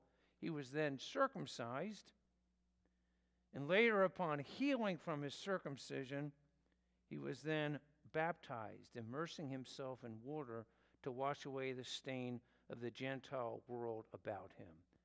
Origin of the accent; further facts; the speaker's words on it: England, United Kingdom; As English people, we don't really connect what we should because it's no fault of our own. We're not speaking Hebrews.